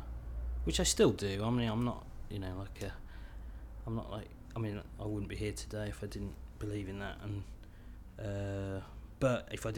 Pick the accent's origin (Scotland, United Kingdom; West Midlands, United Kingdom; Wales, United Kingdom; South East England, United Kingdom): West Midlands, United Kingdom; Worcester; So Worcester, no one knows where Worcester is. You say, I'm from Worcester, and they say, where's that?